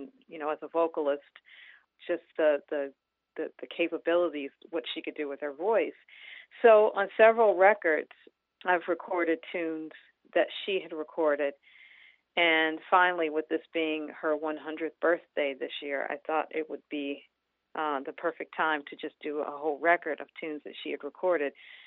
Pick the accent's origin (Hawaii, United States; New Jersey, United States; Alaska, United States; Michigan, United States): Michigan, United States; Detroit; I grew up in Detroit. I'm a Motown baby.